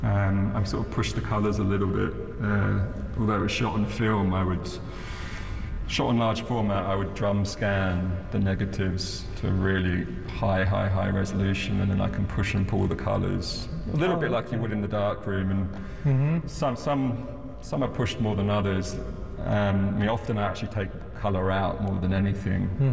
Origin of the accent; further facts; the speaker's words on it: England, United Kingdom; also born or lived in Australia; I grew up in Australia and England, backwards and forwards. And when I returned to England to live fully when I was about 14